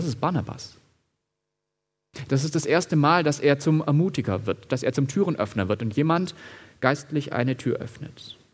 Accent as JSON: {"language": "German", "region": "Baden-Württemberg", "country": "Germany", "accent": "Swabian", "said": "Ja, da verrät mich doch meine Sprache als Schwabe."}